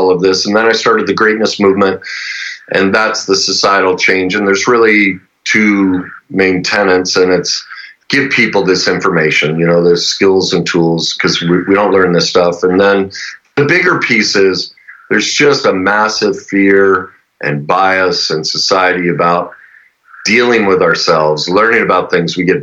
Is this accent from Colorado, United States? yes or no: yes; Denver, Colorado, United States; moved away; Well, from Denver, and born and raised there, moved here about 5 years ago. I played pro hockey and pro golf, so I kind of lived everywhere, but mm-hmm. Denver was always home.